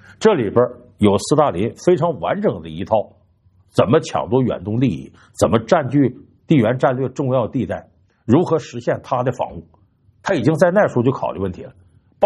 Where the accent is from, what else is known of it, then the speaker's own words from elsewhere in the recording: Northeast China, China; 我老家是东北的，我小的时候听老辈人讲啊